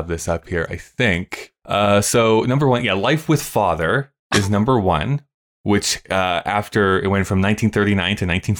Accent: Canada; I will say this, growing up in Canada, again, at the time I was, they were

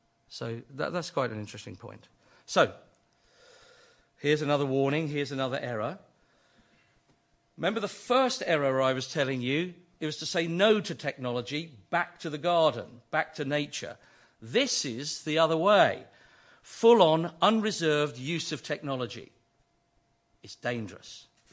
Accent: United Kingdom; We're British, so we don't like touching anyone.

